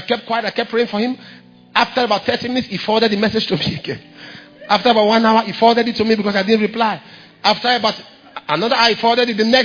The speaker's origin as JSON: {"language": "English", "region": "South Carolina", "country": "United States", "also_born_or_lived": "Texas / Las Vegas / Los Angeles", "moved": "yes", "lives_now": "Oakland, United States", "said": "See, that's why I relocated from South Carolina. I relocated. I went to Texas. Trouble. I said, okay, let me come to California. I went to Las Vegas. They almost killed me. So that's, I went to Los Angeles, problem. So that's why I came to Oakland."}